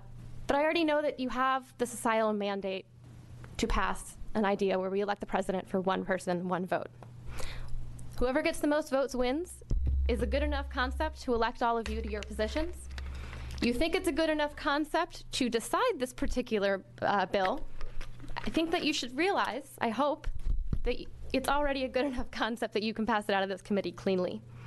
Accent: Portland, Oregon, United States; Portland.

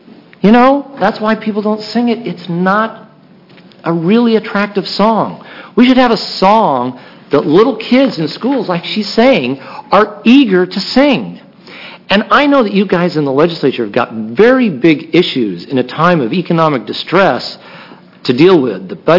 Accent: McMinnville, Oregon, United States; I'm an internist from McMinnville. I was born in McMinnville, raised in McMinnville, and I've been practicing medicine in McMinnville now for the last 20 years.

